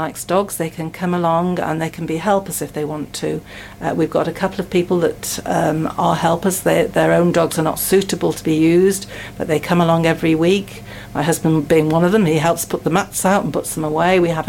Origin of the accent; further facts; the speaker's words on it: Liverpool, North West England, United Kingdom; born there; Well, I was born in Liverpool.